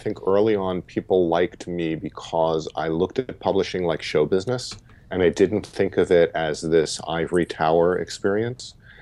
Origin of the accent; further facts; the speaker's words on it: New York, United States; I don't know if that's because I'm a lawyer or because I've been a comedian or just because I'm a New Yorker